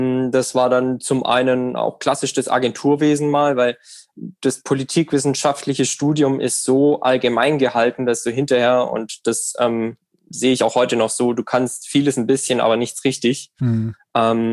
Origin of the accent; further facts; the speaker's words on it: Baden-Württemberg, Germany; Gemeinschaftskunde, heißt es bei uns in Baden-Württemberg.